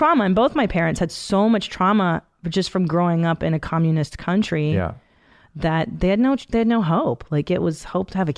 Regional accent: Canada; born there; I was born in Canada, but they escaped from Hungary in 69.

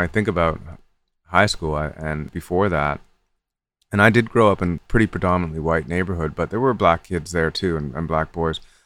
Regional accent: Toronto, Ontario, Canada; growing up in Toronto, being a colored person hasn't always been really safe.

